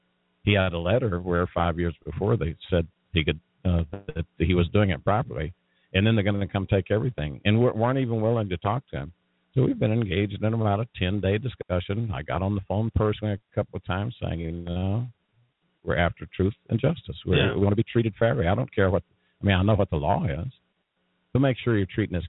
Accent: New Mexico, United States; I work for the people back in New Mexico.

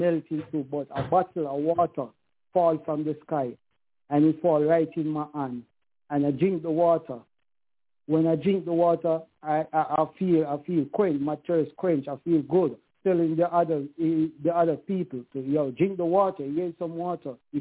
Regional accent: Jamaica; My friends always tell me, because I'm from Jamaica, they always say

